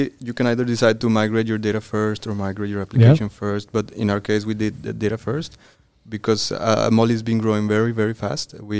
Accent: Mexico; I'm from Mexico.

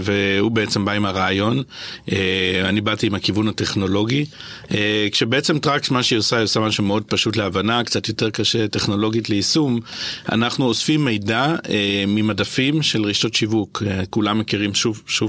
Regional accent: Tel Aviv, Tel Aviv District, Israel; אני תל אביבי, גדלתי פה בתל אביב, משהו כמו קילומטר מאיפה שאנחנו יושבים.

